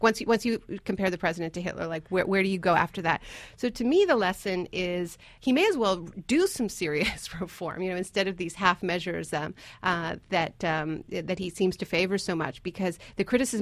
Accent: Canada; born there; I'm American and Canadian. Both my parents are American, and I was born in Canada. So I've always had this I literally have dual citizenship.

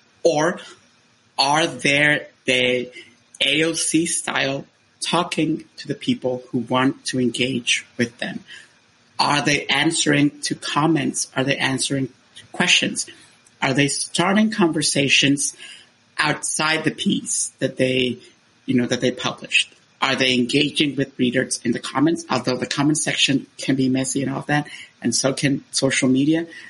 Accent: Honduras; born or raised there; English is a second language; moved away as an adult

